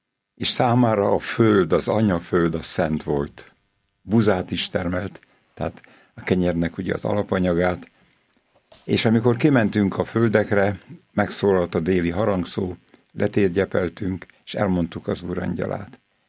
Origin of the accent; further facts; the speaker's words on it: Tápiósüly, Pest, Hungary; utána egy gyönyörű kis faluban nevelkedtem Tápió súlyben, ott volt közel az erdő